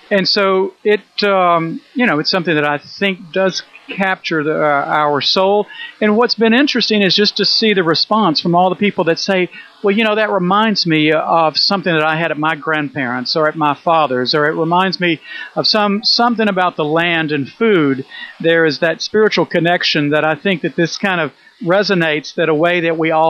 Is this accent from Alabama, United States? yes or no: yes; Alabama, United States; just a little bit more of a story about the South and my memories of growing up in Alabama, time on the farm and times cooking.